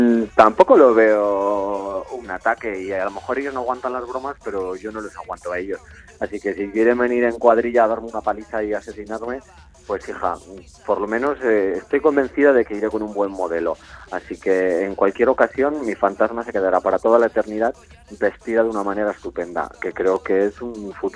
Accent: Magaluf, Balearic Islands, Spain; Porque yo me crié en Magaluf, entonces eso era mi pan de cada día.

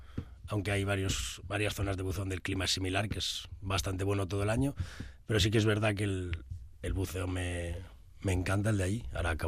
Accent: Vitoria, Basque Country, Spain; Coño, yo también soy de Vitoria

